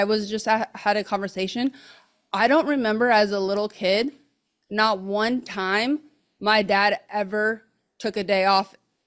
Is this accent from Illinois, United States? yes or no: no; California, United States; yeah, so I grew up in the Bay Area.